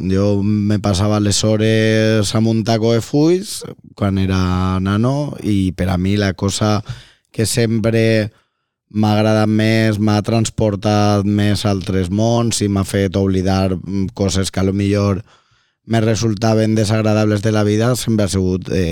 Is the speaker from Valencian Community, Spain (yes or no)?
yes; Valencia, Valencian Community, Spain; also born or lived in Mallorca; Jo soc de Russafa, que és un barri històric de València, i jo visco fora molts anys, en Mallorca